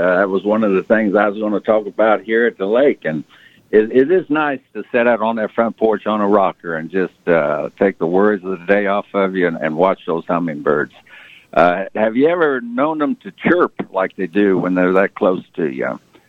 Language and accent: English; Junction City, United States; I remember growing up in Junction City